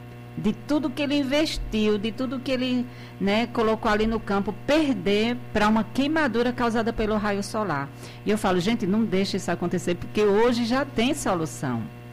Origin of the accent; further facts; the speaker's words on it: Brazil; born there; Nasci no Brasil.